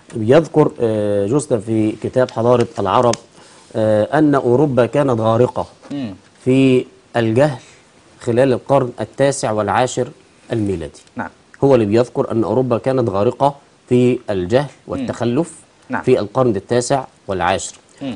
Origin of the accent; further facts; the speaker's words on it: Egypt; بمناسبة اللي احنا يعني مصريين،